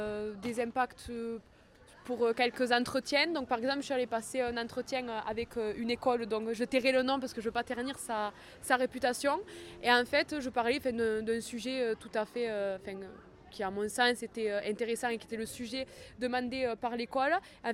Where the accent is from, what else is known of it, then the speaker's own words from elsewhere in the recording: Occitanie, France; born there; moi, je suis née en Ariège, donc pour moi, c'est un beau département qui a du potentiel, mais qui le potentiel n'est pas encore exploité à 100%